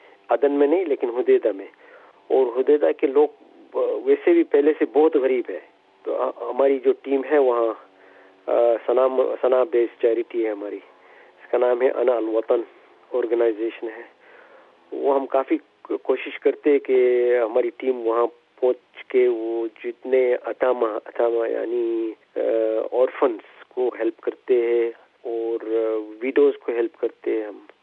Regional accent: Yemen; Urdu is a second language; now in Pakistan

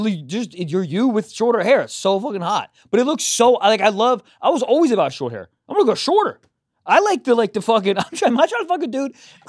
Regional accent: United States; I'm an adult. I'm an American. I pay taxes.

